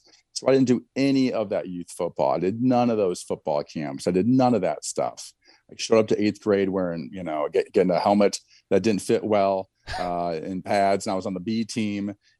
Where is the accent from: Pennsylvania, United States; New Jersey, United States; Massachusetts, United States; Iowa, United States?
Iowa, United States; And I probably one of the better players in Eastern Iowa, or maybe Iowa, when I was 10, 11, 12, 13.